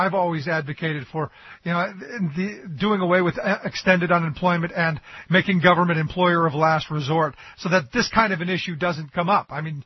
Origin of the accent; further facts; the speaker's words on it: Cleveland, Ohio, United States; like Walmart had opened up in where I grew up in Cleveland